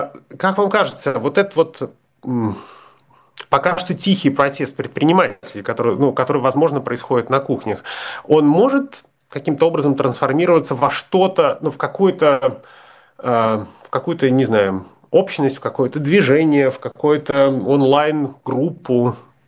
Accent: Komi Republic, Russia; В республике Коми, откуда я родом

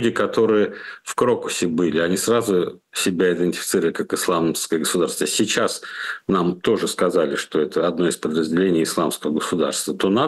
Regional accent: Dagestan, Russia; Я выходец с Кавказа. У нас есть кавказские традиции, у нас есть все и все вот это. Потом. Я мусульманин, я дагестанец, я кавказец, я россиянин.

